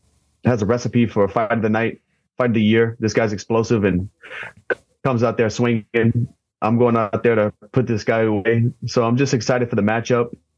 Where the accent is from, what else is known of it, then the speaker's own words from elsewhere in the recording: Louisiana, United States; hot sauce, I'm from Louisiana, so I love spice and I love Cajun cuisine and I love cooking.